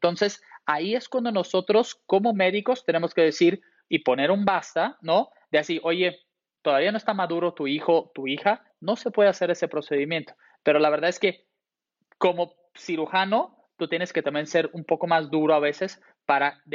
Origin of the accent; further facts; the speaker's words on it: Brazil; Spanish is a second language; yo soy brasileño y en mi país, o sea, cada vez más la cirugía plástica es muy frecuente